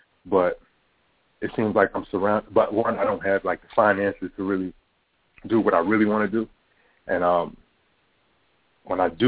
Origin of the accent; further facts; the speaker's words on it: Newark, New Jersey, United States; now in Toledo, United States; I'm originally from Newark, New Jersey, but I'm in Ohio right now, Toledo, Ohio.